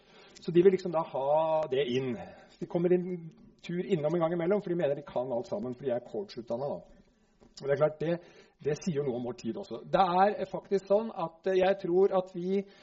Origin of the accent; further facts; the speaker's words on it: Vestfold, Norway; Jeg kom fra Vestfold, og der sier vi sånn